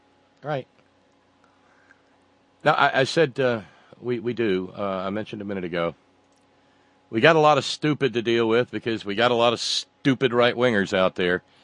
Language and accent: English; the South, United States; even though I was raised down in the Bible Belt